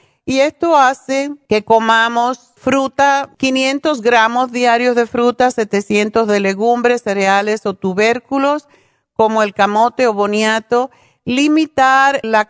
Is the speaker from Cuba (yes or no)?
yes; Cuba; sobre todo porque somos cubanas